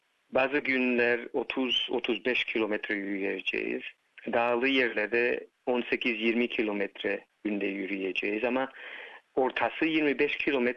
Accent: Australia; also born or lived in Cyprus; Ben Kıbrıs'ta doğumluyum. Genç bir yaşında 74 harfinden evvel göç ettik Avustralya'ya. 5,5-6 yaşındaydım ama Kıbrıs'ı çok iyi hatırlarım. Avustralya'da büyüdüm ama tabii 40 seneden fazladır Avustralya'dayız. Burada üniversiteye gittim, doktoramı aldım.

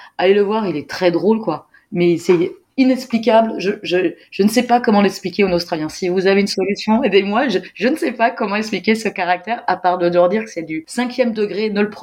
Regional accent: France; en tant que Française

